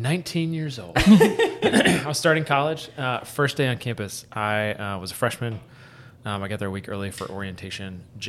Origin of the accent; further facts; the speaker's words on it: Kenya; now in United States; I grew up in Kenya as a missionary kid and like my parents were still there.